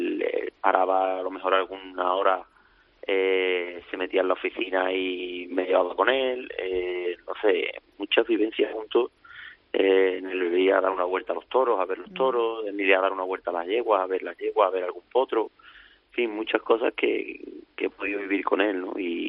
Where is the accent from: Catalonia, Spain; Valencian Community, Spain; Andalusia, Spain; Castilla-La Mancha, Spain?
Andalusia, Spain; La Puebla; Con 3 meses de edad, pues nos vinimos a su casa de la Puebla a vivir. Y durante 12 años, pues gracias a que él contrata a mi padre y lo trae para España